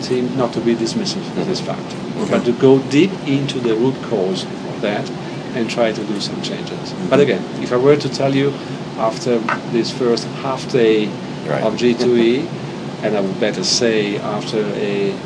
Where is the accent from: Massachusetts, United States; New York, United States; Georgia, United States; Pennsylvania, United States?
Massachusetts, United States; Boston; now in Las Vegas, United States; well, I was raised in Boston until a few months ago, then I moved to Las Vegas.